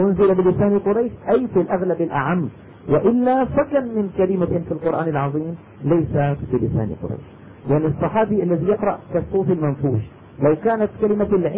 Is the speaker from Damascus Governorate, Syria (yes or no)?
yes; Damascus, Damascus Governorate, Syria; أنا مثلا دمشقي